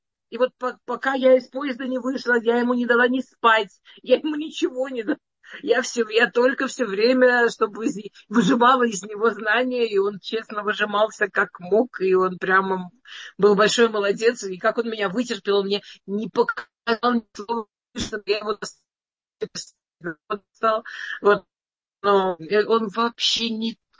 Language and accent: Russian; Russia; Russian is a second language; Я приехала из России, я пыталась сама учить иврит